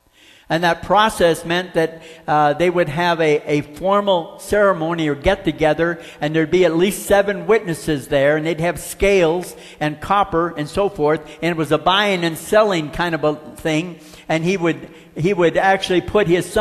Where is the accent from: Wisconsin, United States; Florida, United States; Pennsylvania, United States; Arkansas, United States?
Florida, United States; You know, I grew up in Florida. We had chameleons.